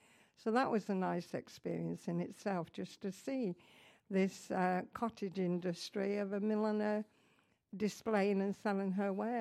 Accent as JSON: {"language": "English", "region": "North West England", "country": "United Kingdom", "tie": "born or raised there", "lives_now": "United States", "said": "And I grew up around the English Lake District, but I never experienced black shot ice."}